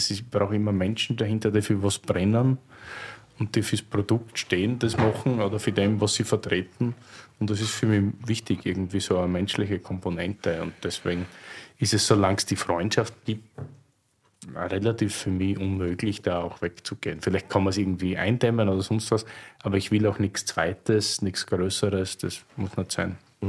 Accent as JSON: {"language": "German", "region": "Styria", "country": "Austria", "lives_now": "Berlin, Germany", "said": "Als Steirer in Wien"}